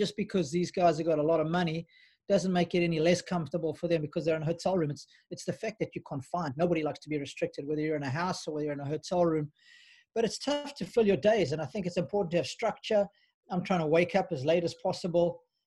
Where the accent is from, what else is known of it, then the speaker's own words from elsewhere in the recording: South Africa; now in Australia; So I came from South Africa. We've got a pretty bad down there, so to come to Australia was probably a good thing.